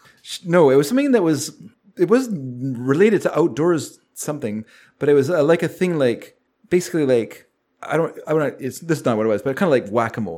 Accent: Canada; maybe Mary doesn't understand that we're Canadian. So that's just like water off a duck's back. Like that is like normal life here.

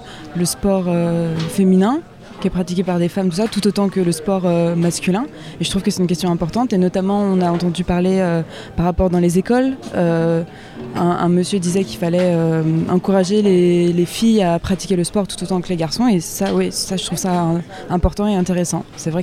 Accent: Paris, Île-de-France, France; j'ai 24 ans et je suis originaire de Paris.

